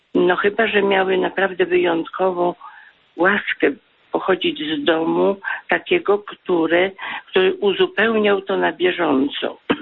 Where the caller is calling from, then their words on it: Piotrków Trybunalski, Łódź Voivodeship, Poland; z Piotrkowa Trybunalskiego.